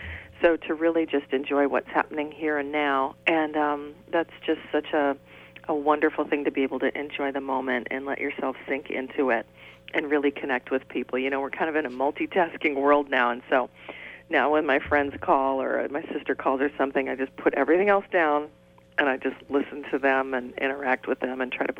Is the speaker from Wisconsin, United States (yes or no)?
yes; Wisconsin, United States; before when I was just a kid growing up in Wisconsin